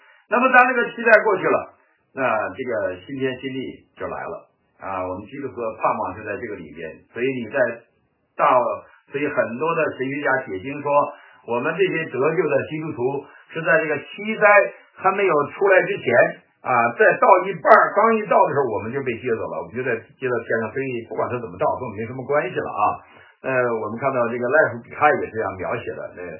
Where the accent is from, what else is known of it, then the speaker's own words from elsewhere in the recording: China; 还有我们中国的这个国共战争